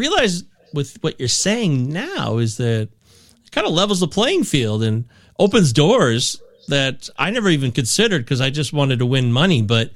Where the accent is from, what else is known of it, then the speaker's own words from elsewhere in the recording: Detroit, Michigan, United States; I'm from Detroit, so of course, yeah, love me some